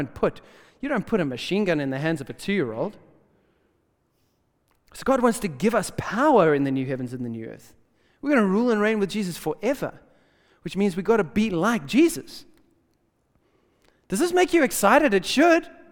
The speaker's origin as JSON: {"language": "English", "country": "South Africa", "said": "Brother, I come from South Africa."}